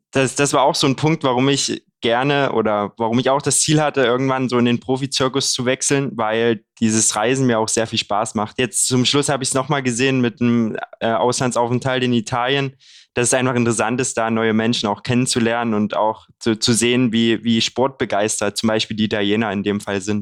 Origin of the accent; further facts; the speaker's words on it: Haselbachtal, Saxony, Germany; mein Heimatort, das kleine Dorf Haselbachtal, die Gemeinde Haselbachtal kommt aus dem Speckgürtel von Dresden